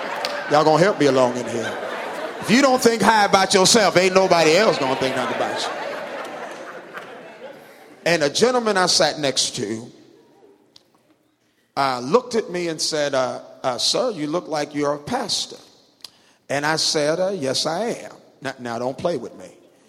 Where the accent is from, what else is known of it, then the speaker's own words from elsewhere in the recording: Atlanta, Georgia, United States; And I said, I am from Atlanta.